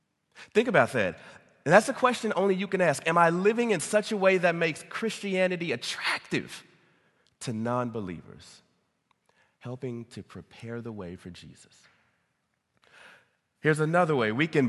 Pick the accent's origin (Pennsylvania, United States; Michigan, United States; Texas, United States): Texas, United States; when I was growing up in Texas